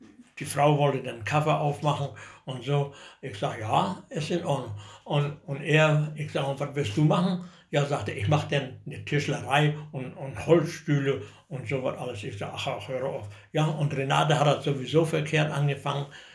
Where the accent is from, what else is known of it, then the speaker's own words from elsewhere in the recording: Michaelsdorf, Mecklenburg-Vorpommern, Germany; Und natürlich mein Heimatort Michaelsdorf, das fand ich gut und finde ich auch gut und hier bleibe ich so lange, wie ich lebe.